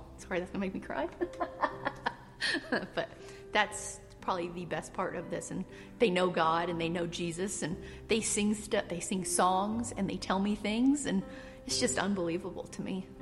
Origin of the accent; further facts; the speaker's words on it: Phoenix, Arizona, United States; I am originally from Phoenix, Arizona. My husband Matt and I moved up here about 2 years ago from Phoenix, Arizona.